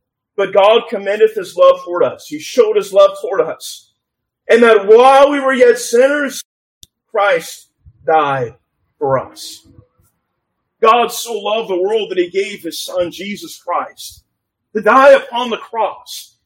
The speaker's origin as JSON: {"language": "English", "region": "Kansas", "country": "United States", "tie": "born there", "said": "I was born in Kansas. My grandparents, Royals fans, just kind of got passed on to me."}